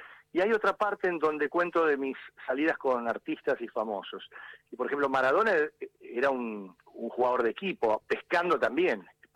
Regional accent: Buenos Aires, Argentina; nuestra identidad ribereña como porteños, ¿no? Los que vivimos en la ciudad de Buenos Aires.

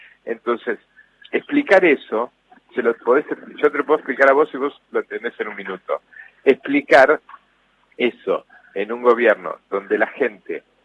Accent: Argentina; nosotros somos el país de Borges, de Bioy, de Cortázar

